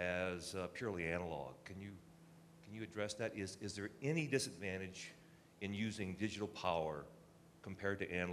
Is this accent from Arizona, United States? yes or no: yes; Phoenix, Arizona, United States; from Phoenix.